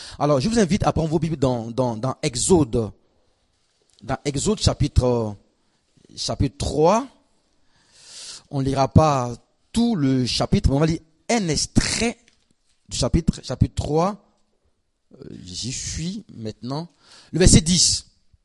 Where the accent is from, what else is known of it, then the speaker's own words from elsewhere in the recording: Germany; Je viens d'Allemagne, donc les Allemands, ils sont.